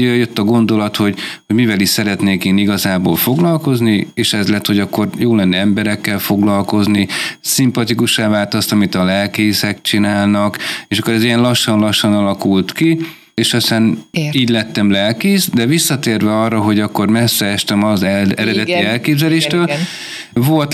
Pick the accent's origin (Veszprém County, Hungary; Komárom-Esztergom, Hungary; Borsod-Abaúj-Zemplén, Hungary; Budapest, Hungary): Borsod-Abaúj-Zemplén, Hungary; Tokaj; Ha megkérdezik, akkor én mindig is azt mondom, hogy én tokai vagyok.